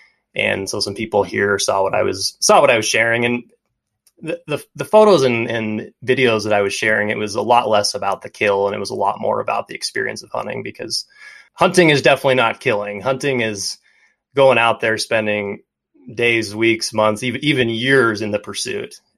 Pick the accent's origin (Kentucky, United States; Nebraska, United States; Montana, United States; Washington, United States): Montana, United States; growing up in Montana and probably really any mountain or outdoorsy community, you know, you're just naturally surrounded by it.